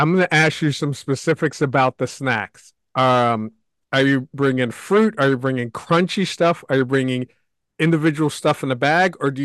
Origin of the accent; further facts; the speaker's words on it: New York City, New York, United States; Born and raised in New York City.